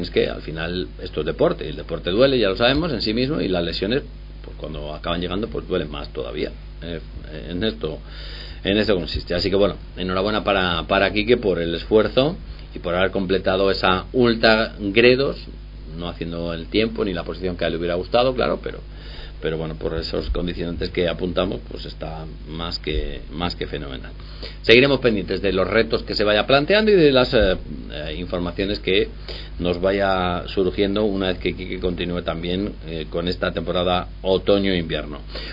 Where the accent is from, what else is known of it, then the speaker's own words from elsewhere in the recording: Guijuelo, Castile and León, Spain; yo digo mucho esa frase de yo soy más de Guijuelo que el Torreón